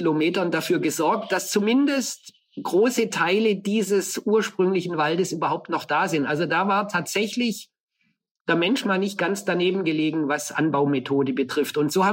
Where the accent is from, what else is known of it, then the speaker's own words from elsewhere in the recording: Bavaria, Germany; In der Kindheit ist man aufgewachsen im Allgäu. Wir waren viel in der Natur draußen, aber das war eine Natur, die vom Menschen definiert war.